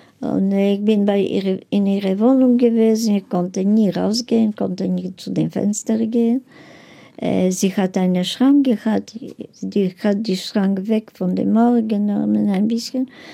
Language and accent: German; Poland; ich bin ein Polin, weil meine Eltern sind geboren Polen, ich bin geboren Polen, Großeltern in Polen, also bin ich eine Polin.